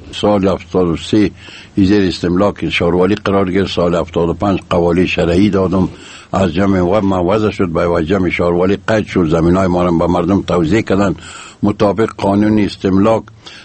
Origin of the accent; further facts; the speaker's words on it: Mazar-i-Sharif, Balkh, Afghanistan; زادگاه من شهر مزار شریف، تحصیلات من لیسه باختر مزار شریف